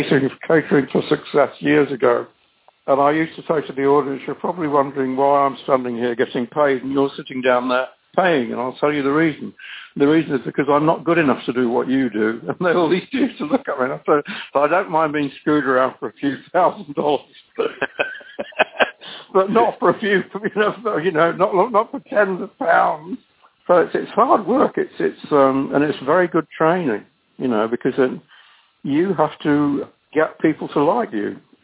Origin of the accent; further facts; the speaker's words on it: Manchester, North West England, United Kingdom; also born or lived in Liverpool; in Manchester, which is where I come from. Well, I was born in Liverpool.